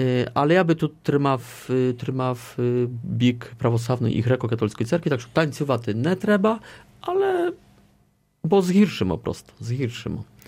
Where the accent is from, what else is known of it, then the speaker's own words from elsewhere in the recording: Poznań, Greater Poland, Poland; А воно також братнє місто для мого рідного міста Познань.